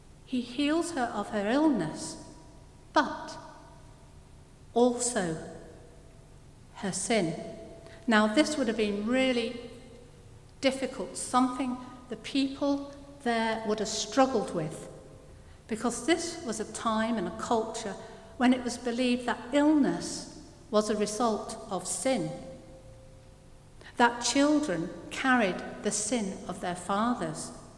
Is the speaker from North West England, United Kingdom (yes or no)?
yes; Manchester, North West England, United Kingdom; I come from Manchester. There was a place called Hume. It was full of flats, tall, high-rise flats, surrounded by acres of green